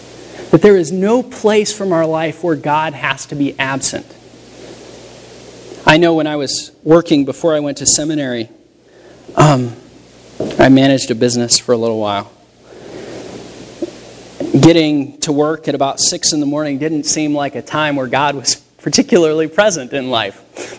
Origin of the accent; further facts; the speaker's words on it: Denver, Colorado, United States; I grew up in Denver.